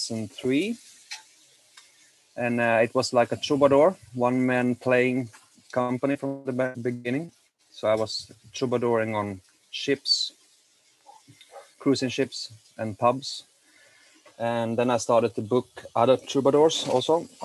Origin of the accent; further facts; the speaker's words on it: Finland; So I'm from Finland also. I've been living in Finland for many years.